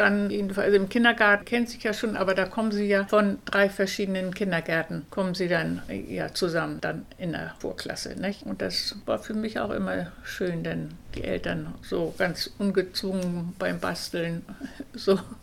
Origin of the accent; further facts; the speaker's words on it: Germany; now in Denmark; Ich komme auch aus Deutschland und kannte das mit den Schultüten.